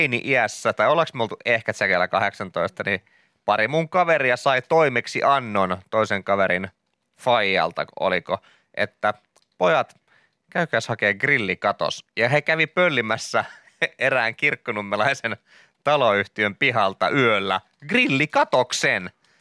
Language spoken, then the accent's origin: Finnish; Kantvik, Uusimaa, Finland; Se oli ihan normaali kotikylässäni Kantviikissa, että kun sinne tuli aika paljon laivoja ulkomailta